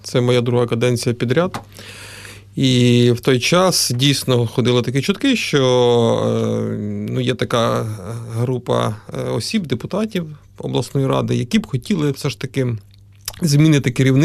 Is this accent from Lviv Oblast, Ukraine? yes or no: no; Reshetylivka, Poltava Oblast, Ukraine; born there; Так, я народився в Решетилівці Полтавської області і зараз там проживаю